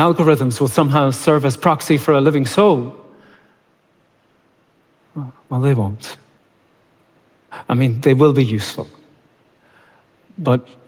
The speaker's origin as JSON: {"language": "English", "country": "Ireland", "said": "but I am from Ireland. A place where even now, a poet, a maker of a poem, is seen as someone who has come by an uncommon kind of knowledge."}